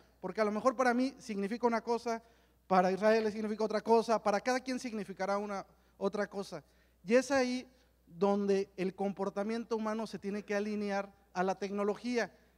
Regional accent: Mexico; la ley que nos rige a todos como mexicanos

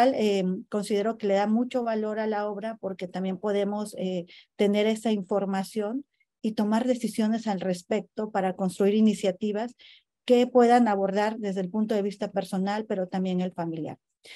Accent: Mexico; como mexicanas del futuro

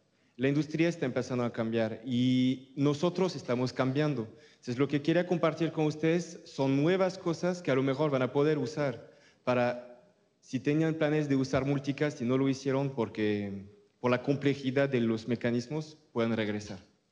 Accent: France; Spanish is a second language; soy francés

